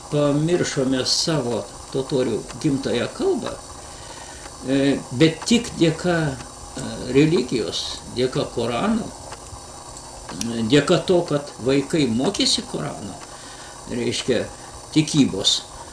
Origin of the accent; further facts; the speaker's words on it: Butrimonys, Alytus County, Lithuania; aš esu kilęs iš Butrimonio Alytaus apskrities, dar, sakysime, iki karinėje Lietuvoje, kartu su savo tėveliu lankydavau tą pačią Raižių mečetę, vaikas būdamas, ir ten mokiausi.